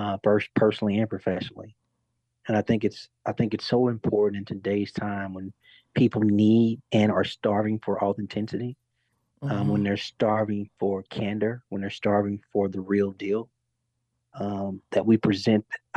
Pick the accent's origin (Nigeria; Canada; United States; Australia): United States; Birmingham, Alabama; a love letter to my hometown, city that was I was born and raised in, the city where I grew up in a house that was never less than 8 people.